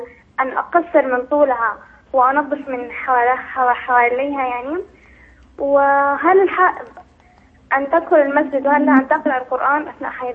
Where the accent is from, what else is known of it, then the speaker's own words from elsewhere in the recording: Saudi Arabia; تربيت صراحة في السعودية وعشت أجمل أيام حياتي وتربيت تربية سعودية كويسة جدا